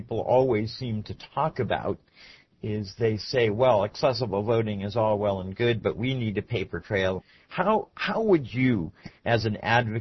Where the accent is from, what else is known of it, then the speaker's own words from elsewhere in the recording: Miami, Florida, United States; from Miami, Florida.